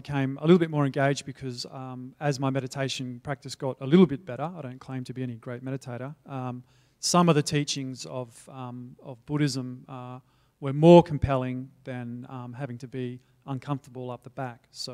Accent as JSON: {"language": "English", "town": "Perth", "region": "Western Australia", "country": "Australia", "tie": "born there", "said": "I was born in Perth, as Hugh said before, and I went to a Christian school run by Catholic monks, the Maris brothers"}